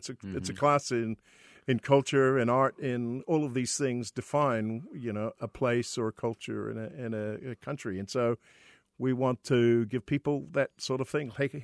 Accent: New Zealand; being a New Zealander myself

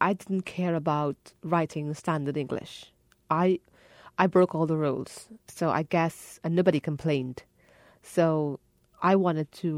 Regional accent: Trinidad & Tobago; I don't feel that I am completely Trinidadian, completely, but I acknowledge that Trinidad made me who I am. They give me a lot culturally.

